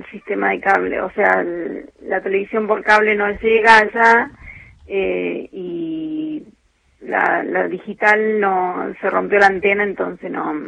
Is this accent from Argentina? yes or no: yes; San Luis, Argentina; No, soy nacida y criada en San Luis Capital.